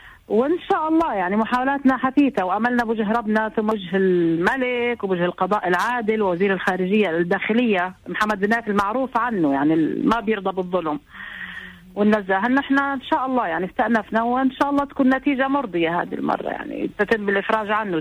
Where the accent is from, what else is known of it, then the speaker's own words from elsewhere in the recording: Saudi Arabia; انا بنت السعودية وانولدت هناك والوالد له 50 سنة هناك بالسعودية